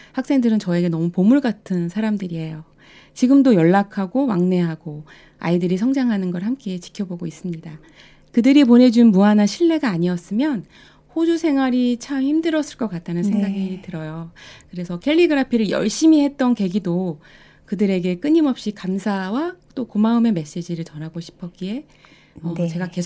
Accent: South Korea; 한글이 예쁘다는 생각을 저는 한국인인 나는 부끄럽게 많이 해본 적이 많지 않은데요.

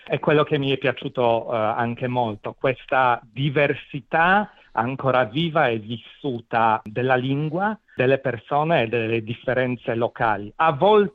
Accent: Poland; Italian is a second language; moved away as an adult; Sì, vengo dalla Polonia, sono nato in Polonia e ci ho vissuto per i primi 19 anni.

